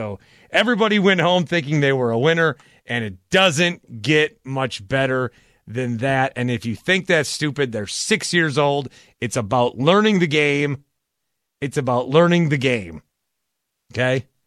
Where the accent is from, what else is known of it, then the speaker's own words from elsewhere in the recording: Fond du Lac, Wisconsin, United States; I'm from Fond du Lac, Wisconsin. There's 40,000 people in that town.